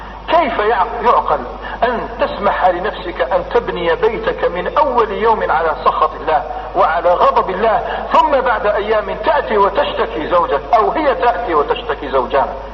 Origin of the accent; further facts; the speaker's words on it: Algeria; وأنا جزائري مثلكم نعلم كل ما يدور في الكواليس